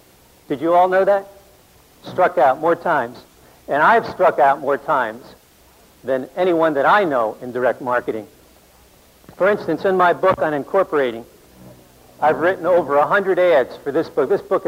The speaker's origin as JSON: {"language": "English", "town": "Bradley Beach", "region": "New Jersey", "country": "United States", "tie": "born there", "said": "I was born in Bradley Beach, New Jersey. My father was a restaurateur, entrepreneur."}